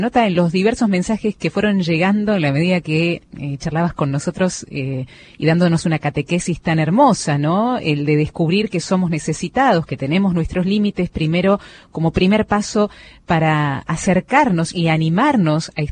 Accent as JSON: {"language": "Spanish", "town": "Santo Tomé", "region": "Corrientes", "country": "Argentina", "said": "Soy de Santo Tomé, en Corrientes."}